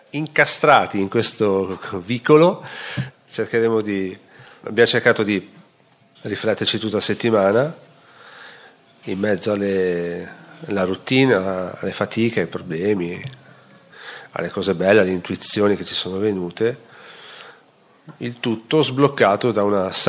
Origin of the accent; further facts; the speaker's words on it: Milan, Lombardy, Italy; veniamo da Milano